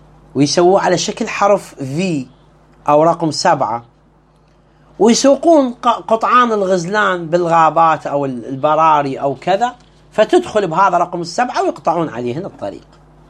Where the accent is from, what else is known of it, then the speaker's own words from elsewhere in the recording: Iraq; احنا نصيح له سايلو عندنا بالعراق